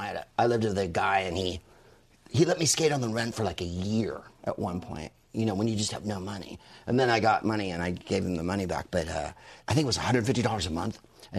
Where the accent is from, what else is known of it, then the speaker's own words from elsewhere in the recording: San Francisco, California, United States; I'm from San Francisco, but from...